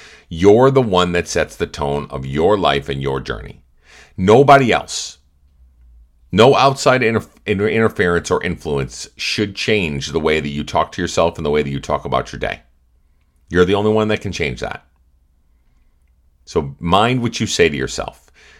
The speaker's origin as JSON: {"language": "English", "region": "Massachusetts", "country": "United States", "said": "I'm from Massachusetts. We have a lot of assholes that are where I'm from"}